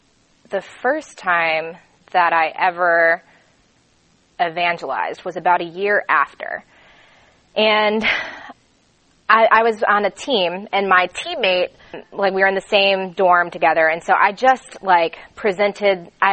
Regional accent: Atlanta, Georgia, United States; I'm originally from Atlanta. I got saved as a senior in high school.

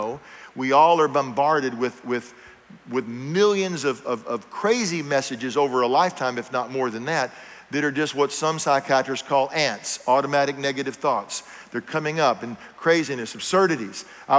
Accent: United States; I'm American, so they already thought I was crazy there in Paris.

